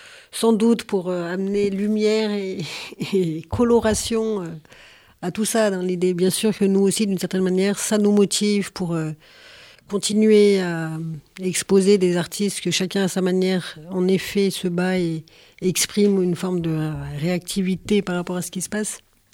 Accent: Auvergne-Rhône-Alpes, France; Justine, et moi-même, autre cuisinière, on est originaires toutes les deux du Dauphiné

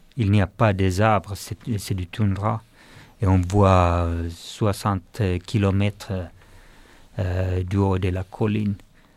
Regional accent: Southern Finland, Finland; French is a second language; je viens d'une ville de la Finlande du Sud où le paysage est complètement plat. Il y a des forêts énormes et il y a la mer.

